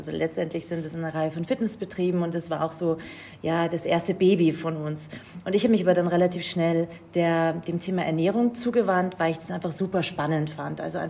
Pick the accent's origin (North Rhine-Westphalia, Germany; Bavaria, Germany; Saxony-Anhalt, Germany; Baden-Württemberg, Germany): Bavaria, Germany; Munich; moved away as an adult; now in Austria; Ich bin weggezogen aus München, ausgewandert nach Österreich, habe in einem ganz anderen Bereich Fuß gefasst